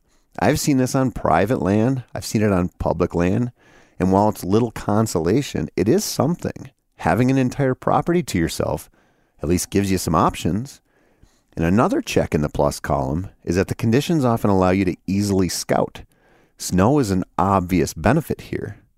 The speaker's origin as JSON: {"language": "English", "region": "Minnesota", "country": "United States", "said": "In my home state of Minnesota, I can't recall ever seeing a big buck in December while I was actually on stand."}